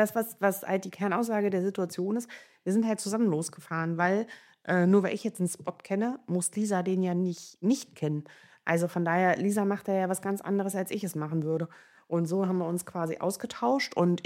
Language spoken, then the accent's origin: German; Einbeck, Lower Saxony, Germany; wir sind aus Einbeck beide